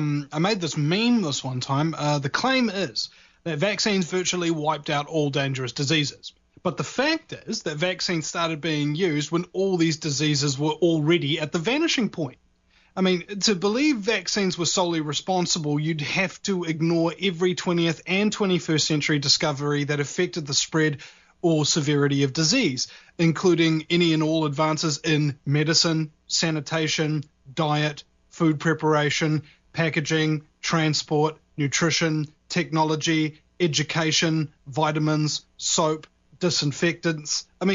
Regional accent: New Zealand

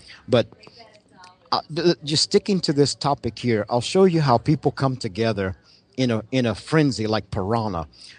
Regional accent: Louisiana, United States; I'm from South Louisiana.

